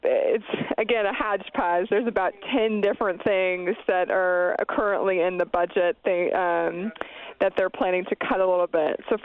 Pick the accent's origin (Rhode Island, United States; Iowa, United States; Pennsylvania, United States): Pennsylvania, United States; Well, I'm from Pennsylvania, and I know you all are sitting there in Wisconsin, and the idea is that our home states would put up the rest of the funding.